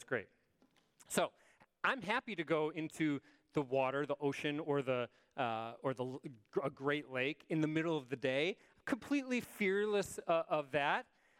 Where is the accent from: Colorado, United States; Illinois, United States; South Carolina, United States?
Illinois, United States; Chicago; I grew up in Chicago, which is also, it's on the other side of Lake Michigan, so I grew up right on a great lake. I grew up swimming in Lake Michigan